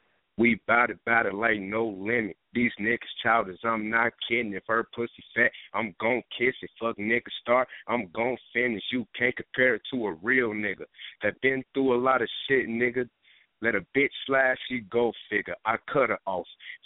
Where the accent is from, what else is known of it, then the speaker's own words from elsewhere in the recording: Chicago, Illinois, United States; I'm from Chicago